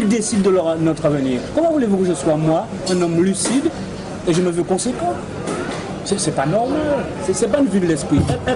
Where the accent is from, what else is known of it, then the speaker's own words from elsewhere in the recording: Guadeloupe; Je suis Guadeloupéen parce que je suis né sur une terre qui a une histoire bien précise.